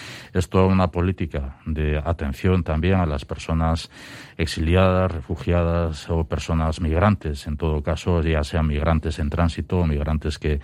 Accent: Basque Country, Spain; Es una máxima que nosotros tenemos como pueblo vasco de ofrecer lo que nos gustaría recibir

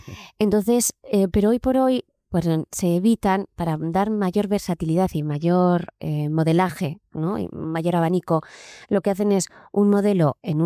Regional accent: Basque Country, Spain; A nosotros, como vascos, pues nos viene muy bien, porque también somos bastante cabezones.

